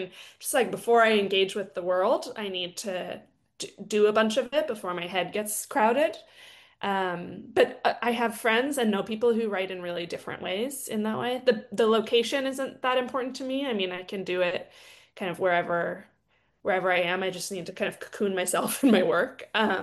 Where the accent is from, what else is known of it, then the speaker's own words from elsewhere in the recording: California, United States; I grew up in Northern California, and being in eucalyptus and redwood trees really reminds me of kind of it just feels really calming and grounding to me.